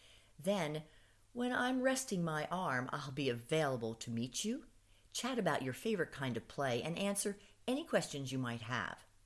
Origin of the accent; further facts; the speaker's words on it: New York, United States; Although I am originally a New Yorker, I hope you Texans will welcome me